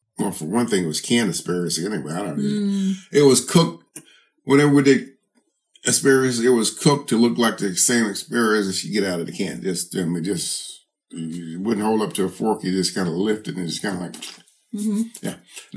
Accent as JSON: {"language": "English", "town": "Toccoa", "region": "Georgia", "country": "United States", "tie": "born or raised there", "also_born_or_lived": "Monroeville, Alabama", "said": "I was probably 4 years old when we moved from Alabama, from Monroeville to Toccoa."}